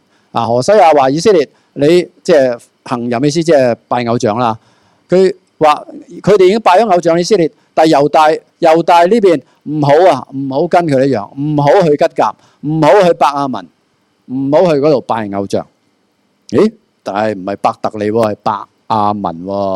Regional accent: Hong Kong; 当然我哋香港人都实际嘅，金牛我哋都拜嘅

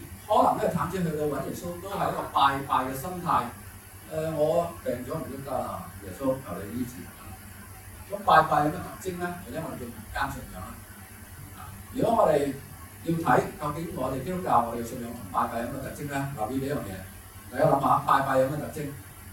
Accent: China; 即係充分體現咗我哋中國人呢句説話

